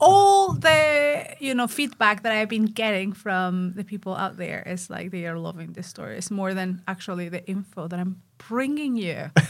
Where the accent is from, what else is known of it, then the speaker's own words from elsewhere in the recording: Mexico; English is a second language; I'm from Mexico again, obviously, right?